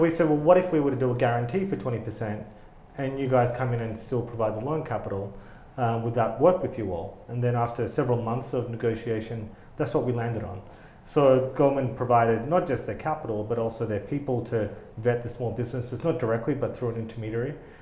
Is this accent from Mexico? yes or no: no; Australia; I'm not Texan, as you can tell, I'm Australian, but we share a lot in common.